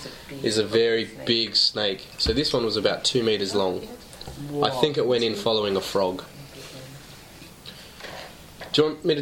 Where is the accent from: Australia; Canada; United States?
Australia; I'm from Australia.